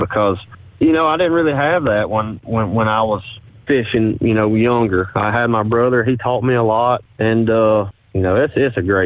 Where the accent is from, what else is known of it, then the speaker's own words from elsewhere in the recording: Alabama, United States; as you can tell with my accent